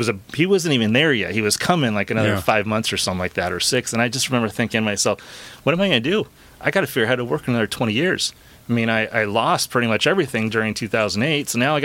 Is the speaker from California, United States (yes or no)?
yes; San Clemente, California, United States; So I grew up in San Clemente, a great little town and small town.